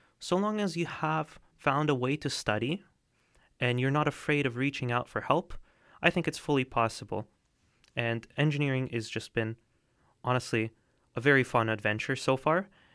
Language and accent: English; Vancouver, British Columbia, Canada; Growing up in Vancouver, I'm lucky to be surrounded by some of the most pristine nature, beautiful mountains to the sea just beside us.